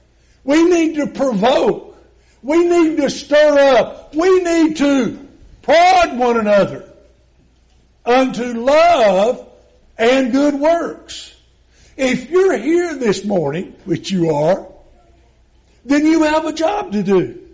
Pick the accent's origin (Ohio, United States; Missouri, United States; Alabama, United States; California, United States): Alabama, United States; Birmingham; Now, understand, I'm a city boy. I was born and raised in Birmingham. I didn't know the first thing about cows.